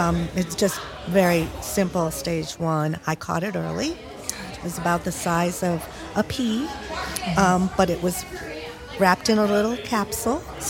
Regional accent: Austin, Texas, United States; I'm from Austin, Texas.

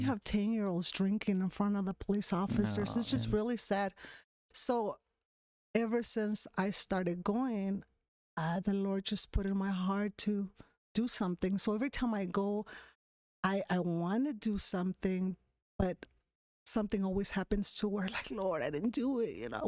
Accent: Nayarit, Mexico; also born or lived in Jalisco; now in United States; I was born in Jalisco, but I was raised in Nayarit.

